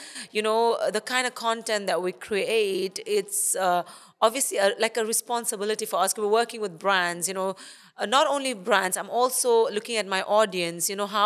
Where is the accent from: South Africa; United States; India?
South Africa; accent: South African; So that's why I have a bit of a South African accent. And so I lived in South Africa like half my life. And then I moved to Dubai. Before Dubai, I was in London for like 4 years. I lived in London. I worked there. And then I moved to Dubai. So I've been in Dubai for 16 years now.